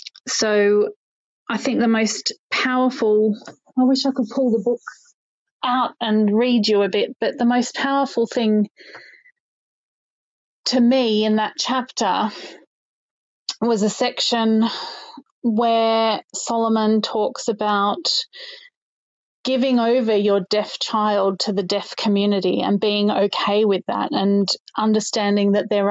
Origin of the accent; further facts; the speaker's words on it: Melbourne, Victoria, Australia; now in Scotland, United Kingdom; But I'm from Melbourne originally and have ended up in Scotland with my pea and my husband.